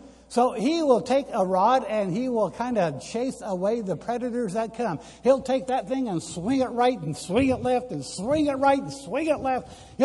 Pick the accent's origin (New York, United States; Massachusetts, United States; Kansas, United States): Kansas, United States; since I came from Kansas, the lions and tigers and bears, oh my, they're up there.